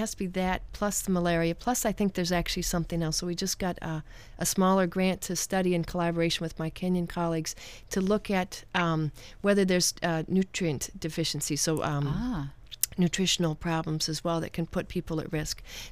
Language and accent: English; Ireland; I always like to say he was Irish because I'm Irish.